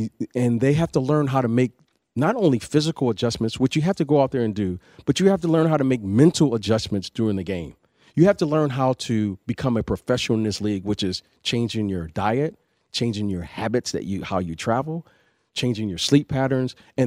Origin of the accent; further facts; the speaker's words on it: Detroit, Michigan, United States; when I got drafted in Chicago, I was a kid from Detroit, so I was just getting adjusted, didn't really know anyone